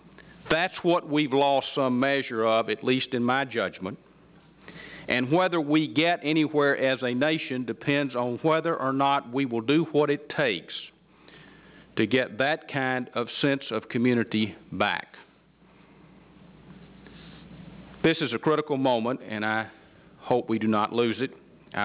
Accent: Hope, Arkansas, United States; also born or lived in Hot Springs; What's at stake is the sense of community that Bill Clinton and I grew up with in Hope and Hot Springs

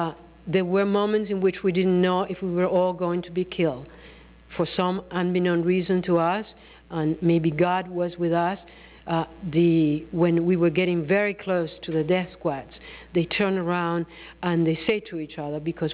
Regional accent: Nicaragua; moved away as an adult; I was born in Nicaragua, which I think can explain to you much of what I stand for and what I believe

